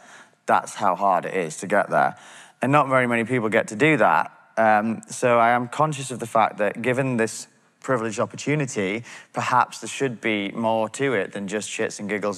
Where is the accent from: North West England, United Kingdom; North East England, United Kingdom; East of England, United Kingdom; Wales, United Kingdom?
North West England, United Kingdom; I grew up in the Lake District, which is a very nice corner of England, just outside the park